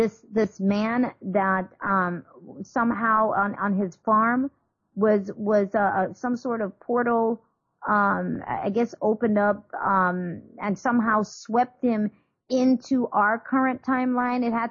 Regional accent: Jamaica; born there; I was born in Jamaica, but all of a sudden I look, and everything around me at that moment looks like I am in Jamaica

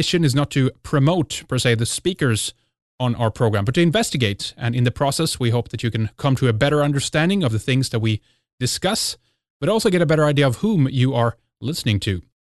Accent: Sweden; English is a second language; from Sweden in Scandinavia, and this is Red Eyes Radio.

